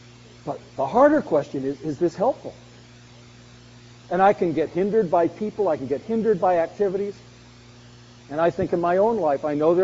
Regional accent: Canada; As a Canadian, there is one vivid memory in my mind

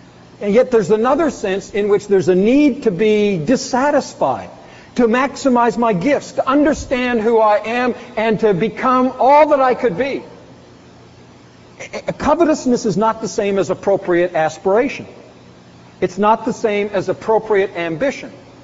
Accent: Canada; I don't want to exempt myself as a Canadian from that.

